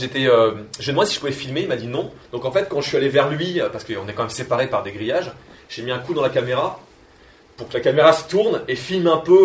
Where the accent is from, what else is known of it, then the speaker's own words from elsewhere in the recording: France; Moi, je veux y aller, je suis français, c'est mon rêve